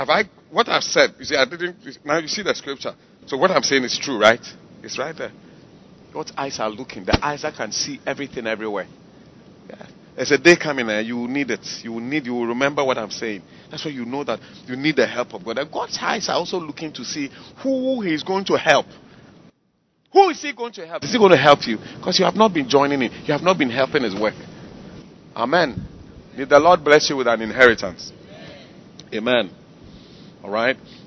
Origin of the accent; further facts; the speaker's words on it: Ghana; That I'm part of this, I agree to this constitution, that makes me a part of this, I am a Ghanaian.